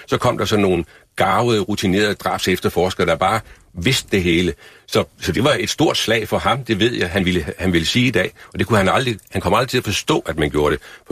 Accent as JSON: {"language": "Danish", "region": "Jutland", "country": "Denmark", "said": "nu kommer jeg fra Jylland, så jeg siger, at det blev en lille smule træls"}